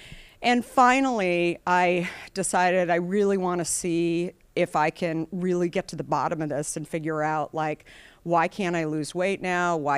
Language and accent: English; Arizona, United States; Again, I grew up in Arizona. I should have been drinking a ton of water, and I wasn't.